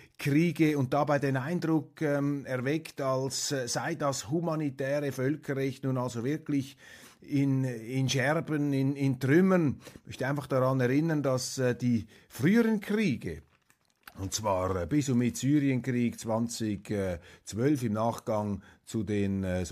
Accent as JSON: {"language": "German", "country": "Switzerland", "said": "Als Schweizer müssen wir sowieso immer wieder realisieren, dass wir nur ein sehr begrenztes Verständnis dieser kriegerischen und politischen Zusammenhänge haben"}